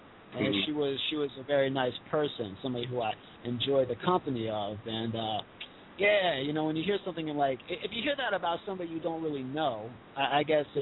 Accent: Miami, Florida, United States; So, yeah, man, you know, like growing up in Miami, and there's a lot of crazy shit that happens there.

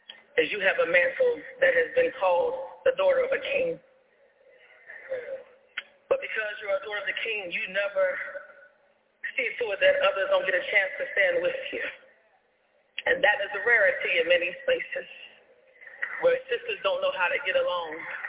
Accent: New Jersey, United States; I'm from New Jersey. My family has come in from New Jersey.

